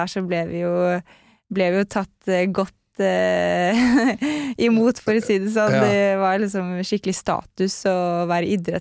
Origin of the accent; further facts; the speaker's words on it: Lommedalen, Akershus, Norway; Jeg vokste opp I Lommedalen, som rett utenfor Oslo Med tre eldre brødre og to friluftsglade foreldre